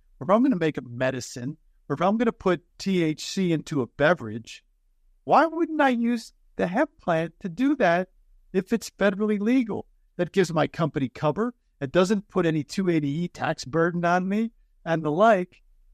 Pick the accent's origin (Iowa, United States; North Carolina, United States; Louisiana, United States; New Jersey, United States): New Jersey, United States; I grew up in Jersey. That's my perspective.